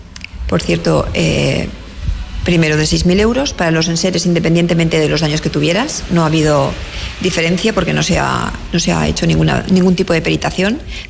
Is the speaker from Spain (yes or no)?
yes; Valencian Community, Spain; Aquí tenemos poblaciones que están brutalmente edificadas, como es mi pueblo, como son los pueblos de alrededor, Albal, Massanas, Benetús, el Alfafar.